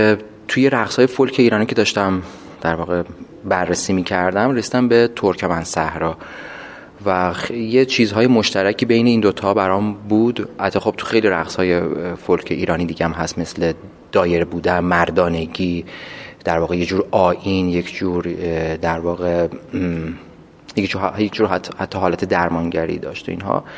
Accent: Kashan, Isfahan, Iran; انگیزه اصلی منم از اینجای بود که من اصالتا کاشانیم

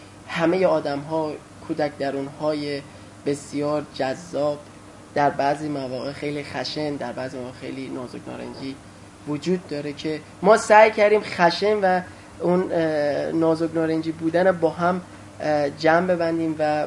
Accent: Iran; مهم اینه که ما ایرانیم، دوست داریم کار ایرانی ببریم.

